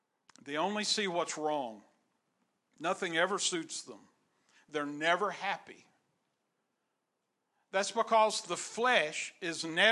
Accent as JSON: {"language": "English", "region": "Texas", "country": "United States", "said": "I know it is hard for some of y'all to believe that I'm actually from East Texas because I speak so refined and sophisticated."}